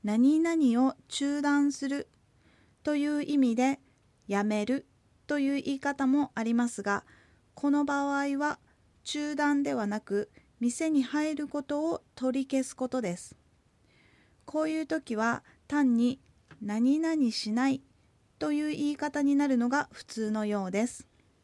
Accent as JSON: {"language": "Japanese", "town": "Urakawa", "region": "Hokkaido", "country": "Japan", "tie": "born or raised there", "said": "このテキストは私のふるさとである浦河町のアイヌ語をベースにしています"}